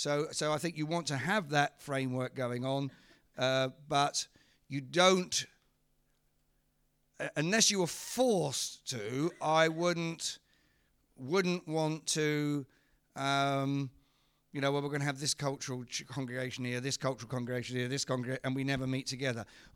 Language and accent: English; England, United Kingdom; Because I think the thing is we deify, we've done this as English people.